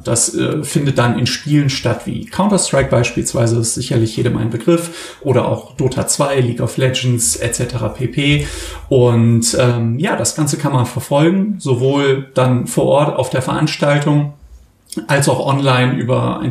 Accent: Germany; wir als Deutsche

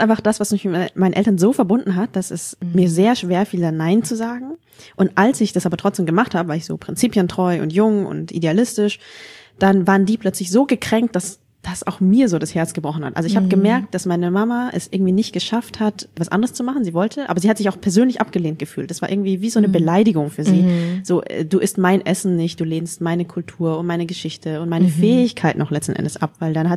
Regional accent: Northern Vietnam, Vietnam; Ich bin ja aus dem Norden.

